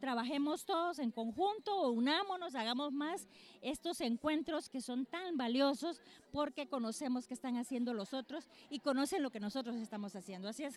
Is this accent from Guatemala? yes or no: yes; Guatemala; yo creo que mi mensaje como guatemalteca